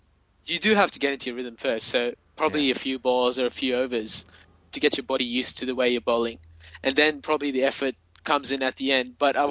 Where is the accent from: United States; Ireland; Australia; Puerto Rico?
Australia; from Australia.